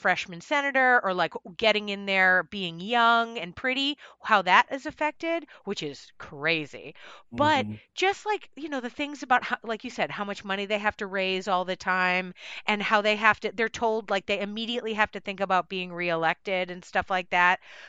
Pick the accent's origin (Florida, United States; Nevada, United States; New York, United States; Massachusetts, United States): Massachusetts, United States; Boston; Like I was raised in Boston with my mom, who is a teacher. I spent most of my life in the Boston Teachers Union, so I care about teachers.